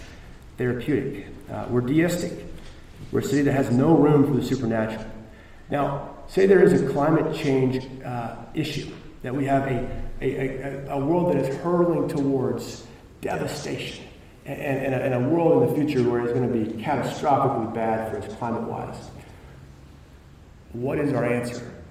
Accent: United States; So, for instance, we have been indoctrinated, because we are American, that we have the right to pursue life, liberty, and the pursuit of happiness.

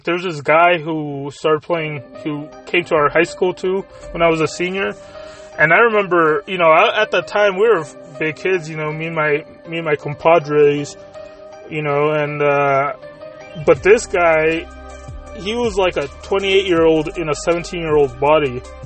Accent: United States; And I'm saying we as Americans, even if you don't consider me as an American.

